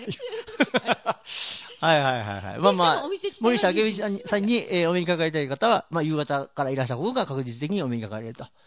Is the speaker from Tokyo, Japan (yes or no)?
no; Mie, Japan; 私三重県だから。